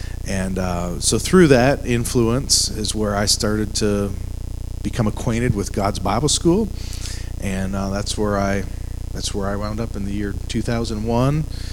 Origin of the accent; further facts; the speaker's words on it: Ridgeway, Ontario, Canada; And so I grew up in Ridgeway, Ontario, which is close to Niagara Falls, really Buffalo, New York, right across the border.